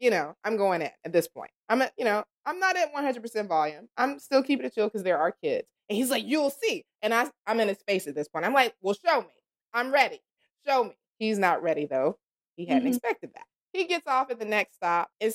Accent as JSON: {"language": "English", "region": "the South", "country": "United States", "said": "Like, and so my thing is, I'm from the South"}